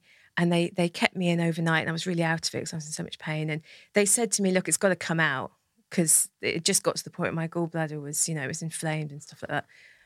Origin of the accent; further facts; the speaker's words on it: Wales, United Kingdom; Because I grew up in South Wales. I know I don't have an accent anymore.